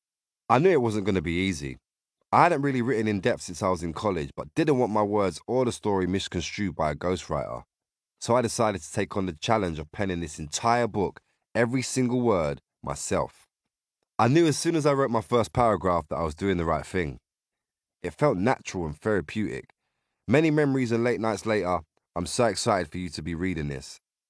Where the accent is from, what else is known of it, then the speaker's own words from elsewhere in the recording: Bow, London, United Kingdom; I was born and raised in Bow